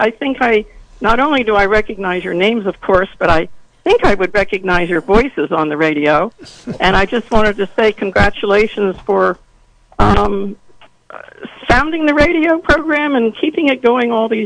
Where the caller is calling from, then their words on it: Davis, California, United States; I'm calling from Davis, California.